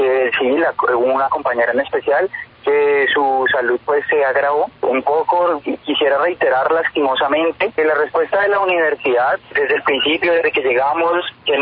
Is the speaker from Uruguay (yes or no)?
no; Colombia; Debemos reinventarnos como país, debemos salir adelante como colombianos